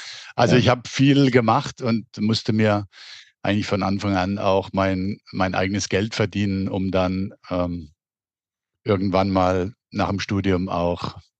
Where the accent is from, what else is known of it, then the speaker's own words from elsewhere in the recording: Germany; Ich bin ja in Baden aufgewachsen, in Südhessen.